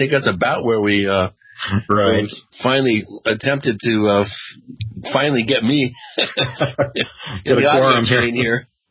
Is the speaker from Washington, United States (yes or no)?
yes; Washington, United States; Yeah, I grew up out there in Western Washington and have hiked big portions of that particular trail